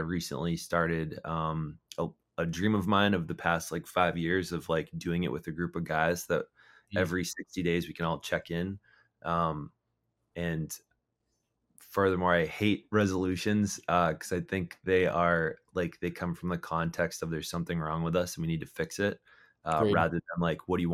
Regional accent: Foxborough, Massachusetts, United States; I grew up in Foxborough.

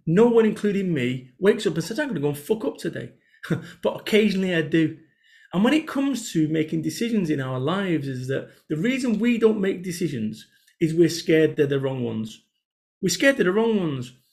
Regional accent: Salford, North West England, United Kingdom; I'm from Salford, Manchester.

